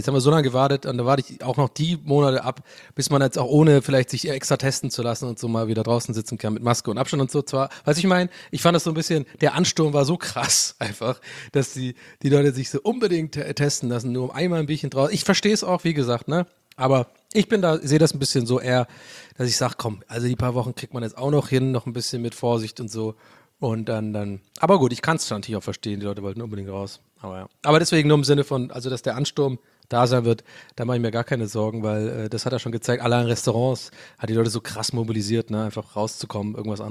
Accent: Southern Germany, Germany; Ich komme ja aus dem Süden, also mir kannst du ja gar nicht kommen mit Hitze.

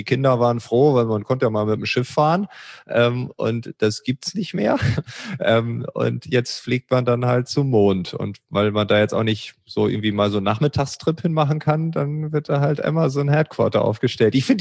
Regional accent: Lower Saxony, Germany; born there; Und ich komme ja noch gebürtig aus Ostfriesland

